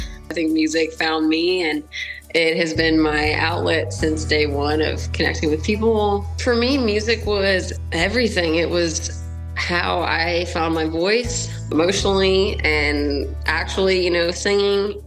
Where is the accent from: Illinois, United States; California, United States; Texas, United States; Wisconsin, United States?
Texas, United States; New Braunfels; So I'm from Texas, from New Braunfels, Texas. It is in between San Antonio and Austin. It used to be a small town. It's not so small anymore.